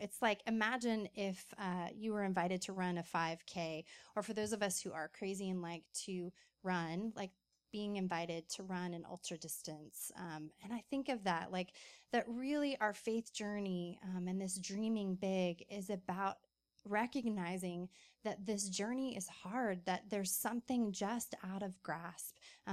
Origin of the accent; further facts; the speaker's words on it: California, United States; now in Austin, United States; I'm not from Austin. I'm from California. So getting to come here, I'm like, it is so true.